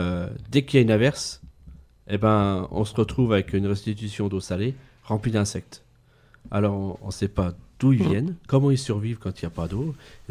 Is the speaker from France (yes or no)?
yes; Gondrexange, Grand Est, France; Alors que j'allais toujours me baigner quand j'étais gamin à Gondrexange.